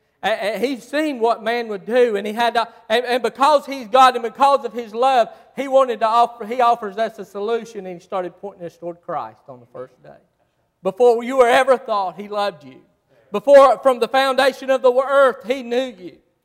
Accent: Asheville, North Carolina, United States; And I'm just an old mountain preacher. I'm a hillbilly from Asheville, North Carolina.

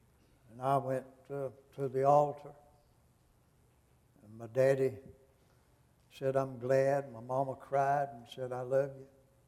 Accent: North Carolina, United States; I'm from North Carolina. God called me to preach, I come here to go to school.

